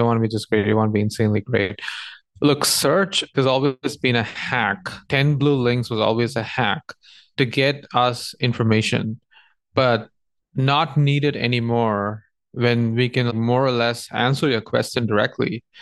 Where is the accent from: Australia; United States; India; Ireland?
India; I grew up in India from a pretty humble background